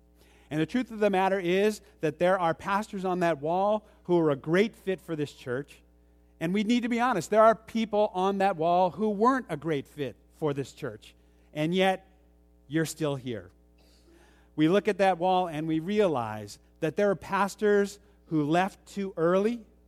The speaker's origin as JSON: {"language": "English", "region": "California", "country": "United States", "said": "that I came from California and moved here to the Pacific Northwest."}